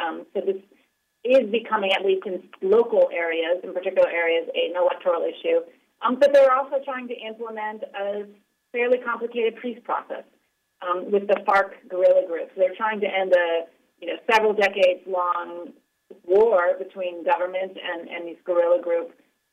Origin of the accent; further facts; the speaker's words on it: Ohio, United States; And I'm originally from Ohio, so nice to be talking to you here.